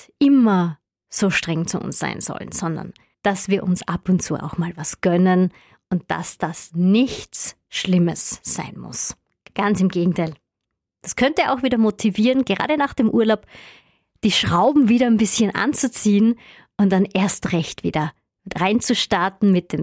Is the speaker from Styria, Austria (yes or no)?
yes; Styria, Austria; bei uns in der Steiermark, in Österreich